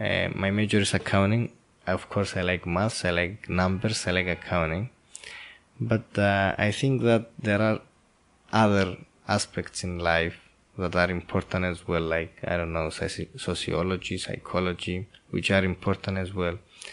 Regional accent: Nicosia, Nicosia District, Cyprus; also born or lived in Paphos; Well, I was born in Cyprus, which is an island in Mediterranean. I was born in Nicosia, which is the capital of Cyprus. I grew up there and then I went to Paphos, which is the smallest town in Cyprus, where I went to school there.

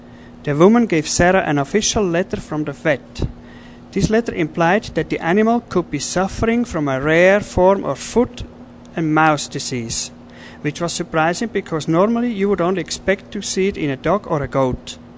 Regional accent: Zurich, Switzerland; English is a second language; moved away as an adult; now in United States; Yeah, I am from Switzerland, Zurich, Switzerland, the German part, and I grew up there and I came over about 23 years ago. Since then I am working here at Disneyland

